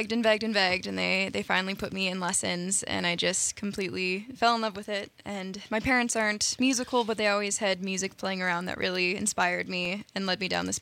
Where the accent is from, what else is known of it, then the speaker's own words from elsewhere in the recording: Elkhorn, Wisconsin, United States; Yeah, so Elkhorn's a pretty small town about an hour south of Madison.